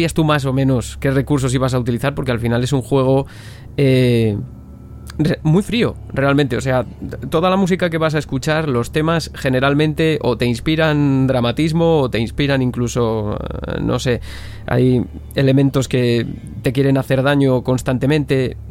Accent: Zamora, Castile and León, Spain; ¿Qué me vas a decir a mí, Manel, que yo soy de Zamora?

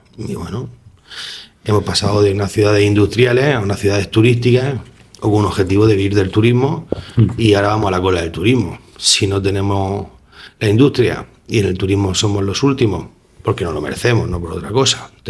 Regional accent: Cartagena, Region of Murcia, Spain; Pues soy de cartagenero de primera generación, mis padres son malagueños los dos. Aquí mi familia lleva poco tiempo, llevan 40 años

